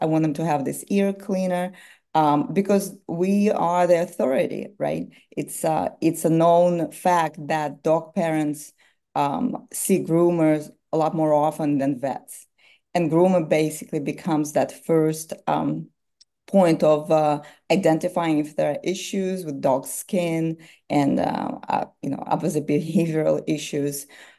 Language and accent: English; Russia; moved away as an adult; now in United States; I'm from Russia, he's from Italy. We came here a long time ago, as young adults.